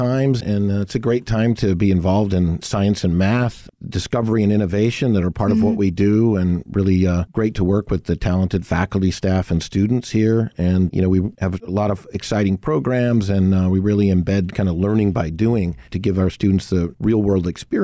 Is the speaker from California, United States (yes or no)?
yes; Sacramento, California, United States; born there; That's right. I was born in Sacramento, California. I won't reveal the year, but so it's just great to be back in this part of the state.